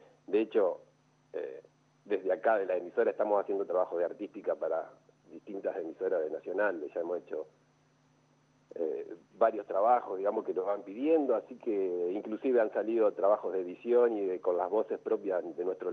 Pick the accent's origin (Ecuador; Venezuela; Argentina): Argentina; Paraná, Entre Ríos; Me crié acá, estudié acá, por ahí por razones laborales estuve algún tiempo afuera, pero no mucho, pero siempre volví y siempre estuve acá por la zona, así que soy de Paraná.